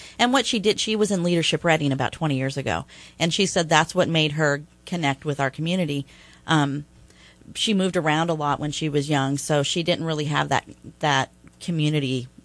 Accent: California, United States; You know, I grew up in Marin County, and, you know, 3 miles away from my house was the Civic Center

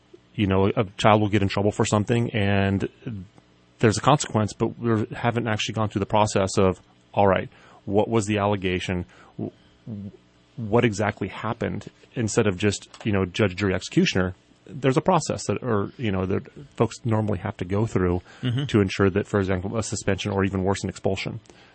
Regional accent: Burney, California, United States; I grew up here. I was born and raised in Burney, graduated from Burney High School.

